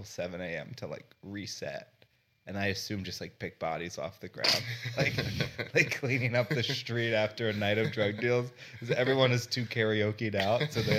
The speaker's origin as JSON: {"language": "English", "town": "Ellicott City", "region": "Maryland", "country": "United States", "said": "I'm from Ellicott City, Maryland."}